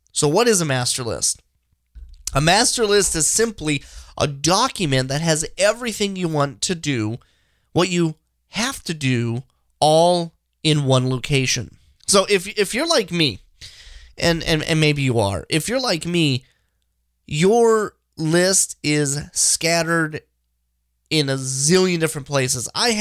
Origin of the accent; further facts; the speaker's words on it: Minnesota, United States; I am a Minnesotan, born and raised here in the Twin Cities area. Still live here.